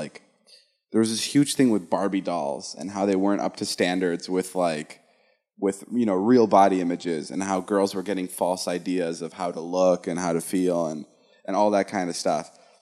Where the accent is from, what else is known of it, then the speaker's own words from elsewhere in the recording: United States; I'm such an American, like, little... twerp. I don't know anything about Slovakia.